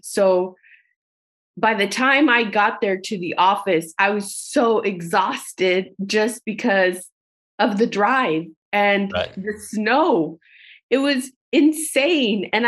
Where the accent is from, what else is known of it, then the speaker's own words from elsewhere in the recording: Texas, United States; now in Alexandria, United States; So I moved to DC and I'm from South Texas. So my idea of 8 miles means 8 minutes.